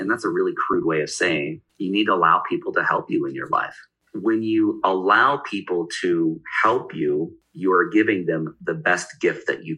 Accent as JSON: {"language": "English", "region": "Oregon", "country": "United States", "tie": "born or raised there", "said": "So born and raised in Eastern Oregon, right on the Oregon-Idaho border."}